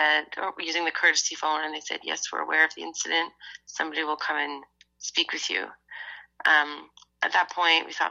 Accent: Ontario, Canada; I'm from Ontario, and we didn't have fireworks like this in Halloween

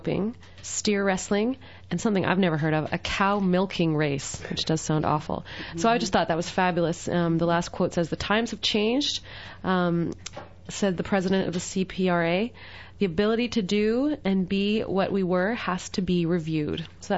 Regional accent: Calgary, Alberta, Canada; And I'm from Calgary, and I grew up going to the Stampede

